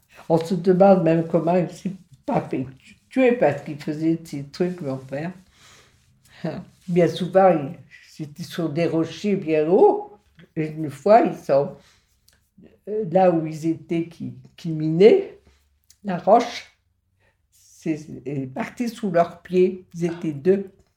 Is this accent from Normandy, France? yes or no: no; Auvergne-Rhône-Alpes, France; born there; moi je suis née au barrage à Vercors quand ils faisaient l'élargissement des tunnels.